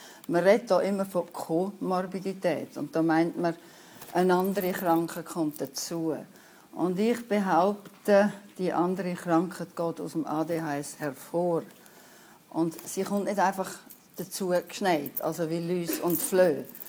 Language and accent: German; Aargau, Switzerland; Und 1980 bin ich zurückgekommen nach Königswalde, also in Aargau, in meinem Heimatkanton.